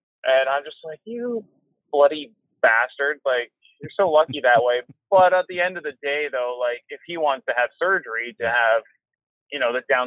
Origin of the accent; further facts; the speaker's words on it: Port Hope, Ontario, Canada; Oh, God, no. I'm from Port Hope, actually.